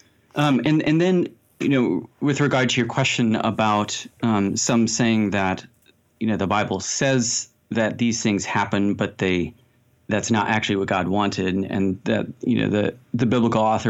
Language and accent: English; Pennsylvania, United States; I grew up near Philadelphia, okay. Near the a tributary of the Delaware River called the Tehachapi Creek.